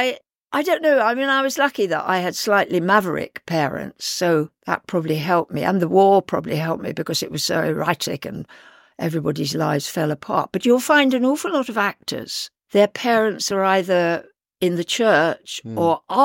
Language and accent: English; South East England, United Kingdom; born there; now in London, United Kingdom; But I was born on the Isle of Wight.